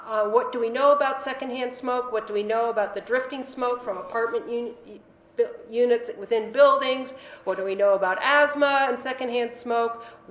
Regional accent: California, United States; in my home state of California

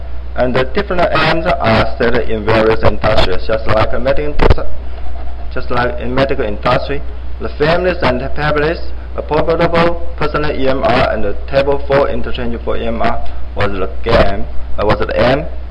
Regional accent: Taiwan; I come from Taiwan

